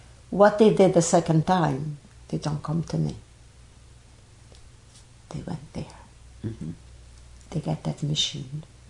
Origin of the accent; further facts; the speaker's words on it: Portugal; English is a second language; now in Canada; Yes, the house you have is people from close, probably an hour away from my hometown.